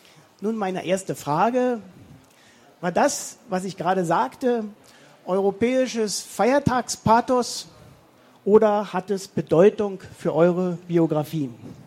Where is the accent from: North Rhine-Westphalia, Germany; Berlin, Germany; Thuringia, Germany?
Berlin, Germany; born there; also ich bin in West-Berlin geboren